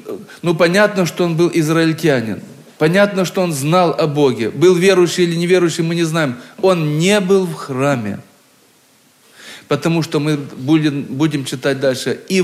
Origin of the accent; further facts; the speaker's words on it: Krasnodar Krai, Russia; Мое детство прошло на Кубани, в одной станице, в старом доме. Этот дом и сейчас стоит, дом предельно старый, ему уже, наверное, 150 лет.